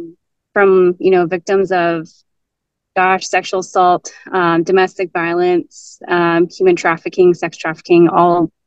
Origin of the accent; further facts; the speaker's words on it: Grand Canyon, Arizona, United States; I'm originally from the Navajo Nation, grew up at the Grand Canyon National Park. It's a very small town.